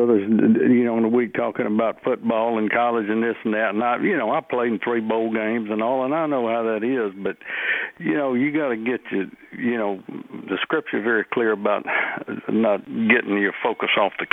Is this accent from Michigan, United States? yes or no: no; Meridian, Mississippi, United States; Well, I'm originally from the Holy Land and Meridian, and I've been down in Louisiana for a long time